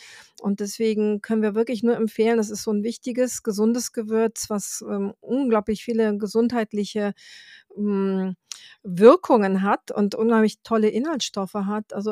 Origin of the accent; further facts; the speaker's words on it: South Region, Brazil; now in Ireland; ich bin im Süden Brasiliens groß geworden, da gibt es den nicht.